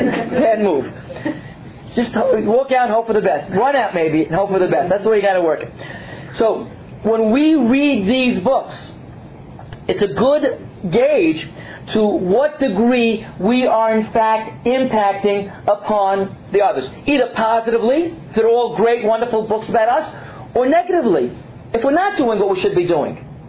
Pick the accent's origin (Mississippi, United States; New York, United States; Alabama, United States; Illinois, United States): New York, United States; Staten Island; when I grew up in Staten Island